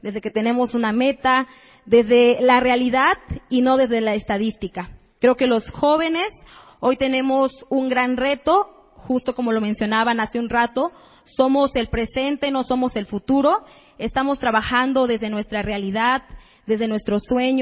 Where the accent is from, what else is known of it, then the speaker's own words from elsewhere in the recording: Mexico; first language Zapotec; Spanish is a second language; Los saludo en mi lengua materna, el zapoteco, porque justo representa la voz de mi comunidad, la voz de mi madre, la voz de mi abuela